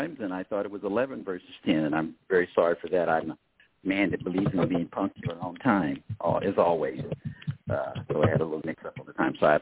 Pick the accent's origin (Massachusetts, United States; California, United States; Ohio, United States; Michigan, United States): California, United States; Sacramento; I was born and raised in the Del Paso Heights community of Sacramento, raised on the corner of Belden and North Avenue